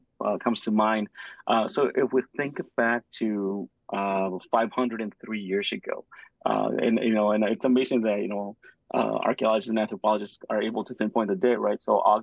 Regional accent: Nicaragua; I'm originally from Nicaragua in Central America.

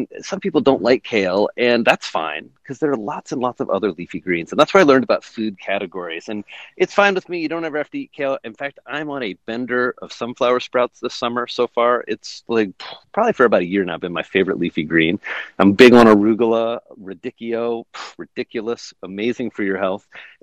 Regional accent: Indiana, United States; now in New York, United States; I grew up in Indiana. I'm a farm boy.

